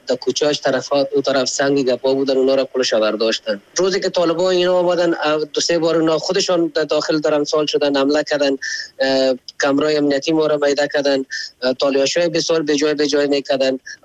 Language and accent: Persian; Afghanistan; ما خو افغان هستیم،